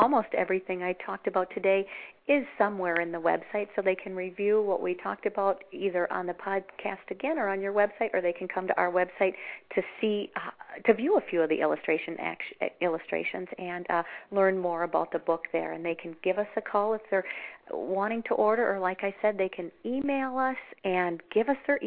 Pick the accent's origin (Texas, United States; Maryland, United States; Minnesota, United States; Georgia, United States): Minnesota, United States; I am from Minnesota, and it's actually warm out today.